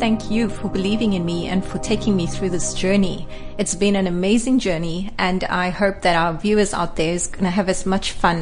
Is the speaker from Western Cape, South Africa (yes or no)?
yes; Cape Town, Western Cape, South Africa; So I grew up in Cape Town. I really love Cape Town. I think we have the best backdrop of Table Mountain. I was born in colored communities from Athlone to Mitchell's Plain to Lansdowne, here all in the Cape Flats.